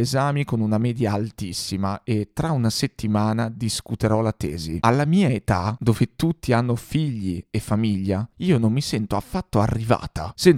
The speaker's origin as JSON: {"language": "Italian", "town": "Riccione", "region": "Emilia-Romagna", "country": "Italy", "said": "a dicembre compio 35 anni, ma ti assicuro che non li dimostro, e sono di Riccione."}